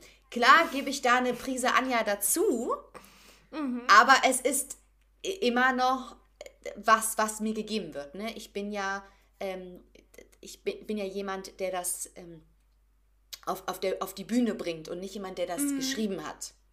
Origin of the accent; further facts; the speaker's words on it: Rhineland, Germany; ich komme aus dem Rheinland, da würde man Kathi sagen.